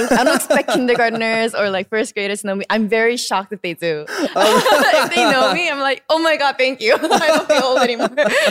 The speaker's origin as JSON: {"language": "English", "town": "Glendale", "region": "California", "country": "United States", "tie": "born or raised there", "said": "But I was mostly in Glendale, in the Valley area."}